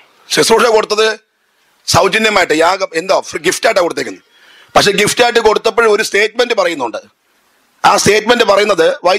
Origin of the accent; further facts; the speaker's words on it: Helibria, Kerala, India; born there; ഏലപ്പാറയ്ക്ക് അടുത്ത് ഹെലിബ്രിയ എന്റെ ജന്മസ്ഥലവാ.